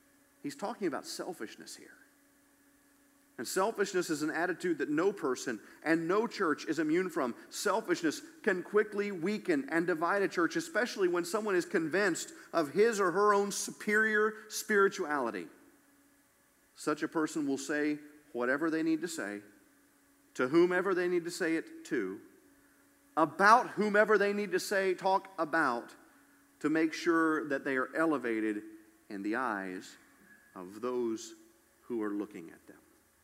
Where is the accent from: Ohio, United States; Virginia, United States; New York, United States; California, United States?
Ohio, United States; Bellbrook; Okay, I'm from Bellbrook, Ohio, but I'm not stupid.